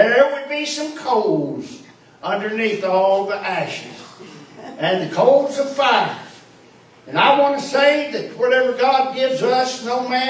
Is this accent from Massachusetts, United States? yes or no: no; West Virginia, United States; I'm from West Virginia, and you had to stir up the coals